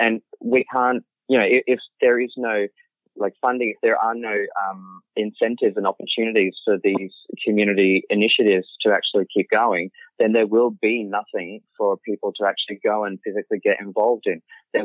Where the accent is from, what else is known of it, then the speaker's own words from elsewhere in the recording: Brisbane, Queensland, Australia; I mean, I grew up in Brisbane